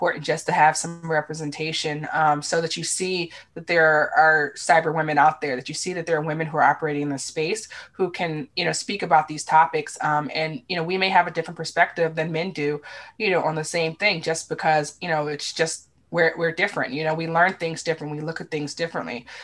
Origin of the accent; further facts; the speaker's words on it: Washington, District of Columbia, United States; I'm from Northeast DC.